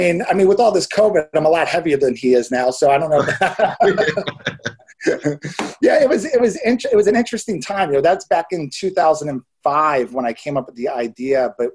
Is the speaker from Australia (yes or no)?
no; United States; And I'm like, I'm just an American.